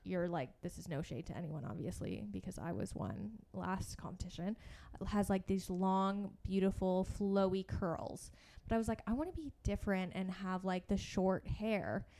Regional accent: Canada; being Canadian

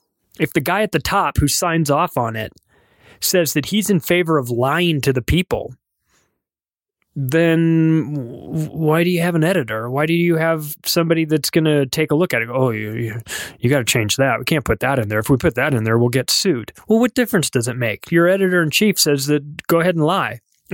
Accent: United States; as an American, you think of propaganda in the image that comes in your mind is Russia

